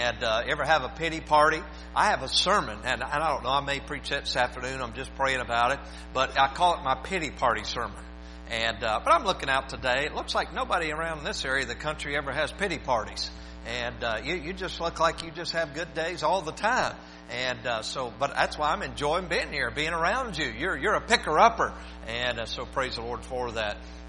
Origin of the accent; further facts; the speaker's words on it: Winston-Salem, North Carolina, United States; and I'll tell you, we're from Winston-Salem.